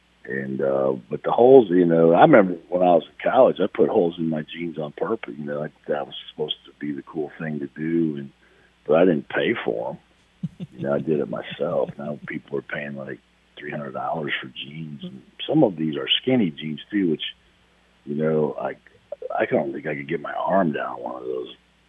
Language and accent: English; Midwest, United States; I grew up in the Midwest, too, you know, where you think I have been around hockey. I mean, it is frigid up there.